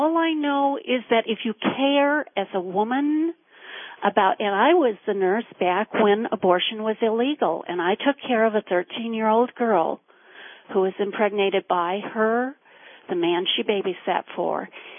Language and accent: English; Arizona, United States; But a vote for John McCain, and I am from Arizona, is a vote for death and dying